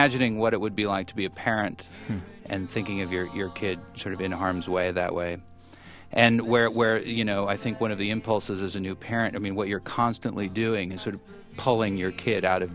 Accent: Helena, Montana, United States; born or raised there

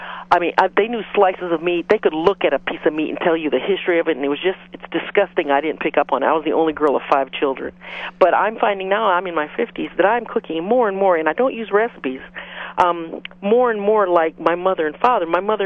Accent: Hawaii, United States; Plus, I was born and raised in Hawaii, and my mother, although she was poor Chinese, everything in Hawaii is flavored with Hawaiian of some kind.

